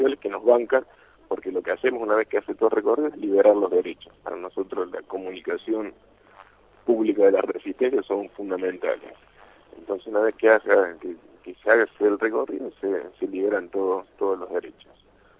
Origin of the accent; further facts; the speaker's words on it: La Plata, Buenos Aires Province, Argentina; casi toda la gente que trabajó en la película somos de acá, de La Plata